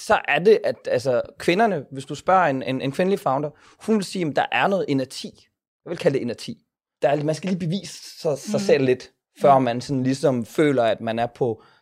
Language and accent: Danish; Odense, Region of Southern Denmark, Denmark; jeg voksede op i Odense, jeg var den eneste, min søster og jeg var den eneste udlænding på vores skole, eller anden generationsindvandrer på vores skole